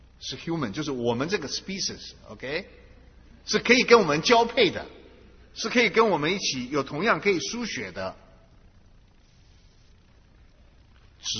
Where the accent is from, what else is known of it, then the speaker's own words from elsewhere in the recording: China; 我们中国人其实很幸运啊。